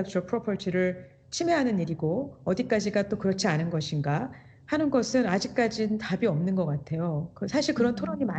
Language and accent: Korean; South Korea; now in United States; 저는 1세대 이민자로서 어떻게 보면 굉장히 한국적인 사고방식을 하는 미국 사람인 거잖아요.